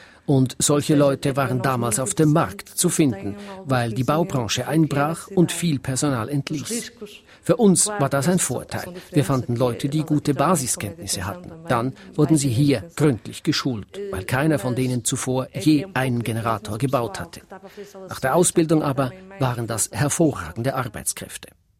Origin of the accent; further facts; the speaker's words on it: Portugal; als Portugiesin möchte ich natürlich widersprechen, aber ich kann nicht.